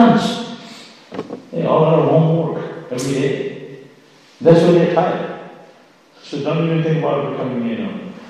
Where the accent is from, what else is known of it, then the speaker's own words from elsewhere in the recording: Miami, Florida, United States; born there; So, it's the same for me. I was born in Miami.